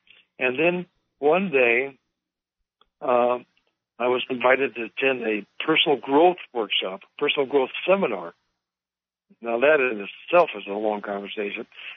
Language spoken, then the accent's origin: English; Medford, Oregon, United States; also born or lived in Oakland, California; Well, I grew up in – I was born in Oakland, California, the San Francisco Bay Area. And my family moved to Medford, Oregon. That's southern Oregon, in a small town. And I went through high school there.